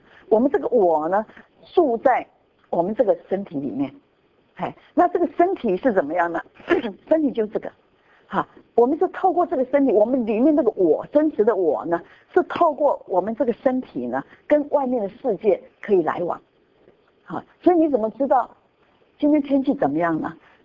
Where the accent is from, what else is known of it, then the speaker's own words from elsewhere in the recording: Taiwan; 我们台湾人说一个人过世说回去了